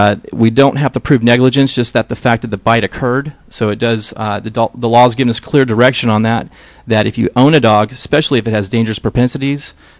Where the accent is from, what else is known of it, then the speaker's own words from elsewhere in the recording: Louisiana, United States; Yeah, I'm from Louisiana originally.